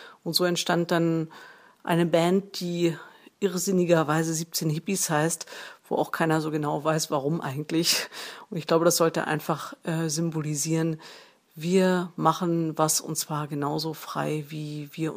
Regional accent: West Berlin, Berlin, Germany; Ich komme ursprünglich aus West-Berlin

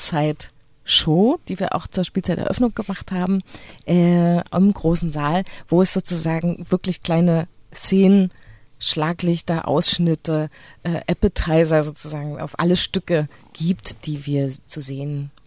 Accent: Berlin, Germany; ich komme ja aus Berlin und komme hierher

